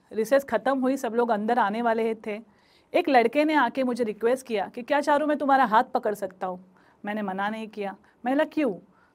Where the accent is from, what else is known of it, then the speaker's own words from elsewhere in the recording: Mumbai, Maharashtra, India; born there; मैं एक film producer होने के साथ साथ एक विमेन एंटरप्रेन्योर हूँ. मेरा जन्म मुंबई में बांद्रा इलाके में हुआ है.